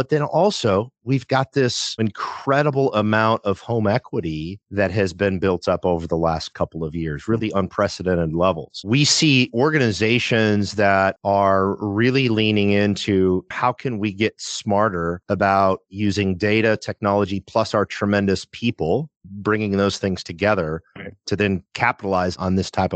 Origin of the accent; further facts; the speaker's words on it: Midwest, United States; So I grew up in the Midwest, a very blue collar upbringing, and started selling real estate after college.